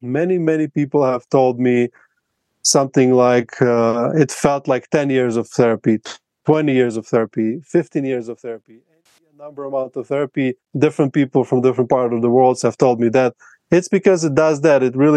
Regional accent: Latvia; first language Russian; English is a second language; when my native language is Russian, so in Latvia we speak both Russian and Latvian

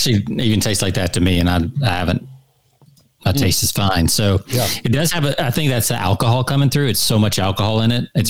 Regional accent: Georgia, United States; growing up in Georgia. It's not like we grew up in New York City, right, where maybe that was a little bit more common.

